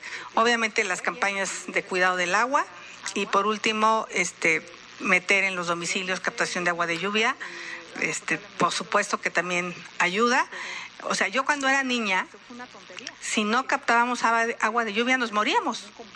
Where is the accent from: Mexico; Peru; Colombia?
Mexico; Hidalgo; fuimos la planta de tratamiento de la Ciudad de México. O sea, cuando iba la gente de la ciudad a mi pueblo, me decía, ay, qué mal huele tu pueblo.